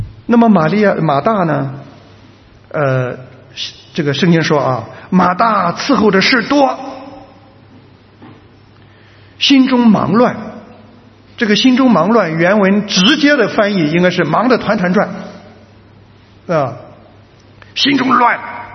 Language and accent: Chinese; China